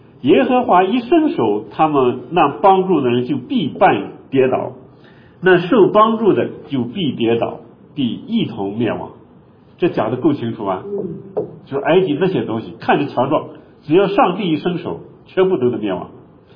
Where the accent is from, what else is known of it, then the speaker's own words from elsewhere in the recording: China; 这个我们中国人很熟悉了，对吧？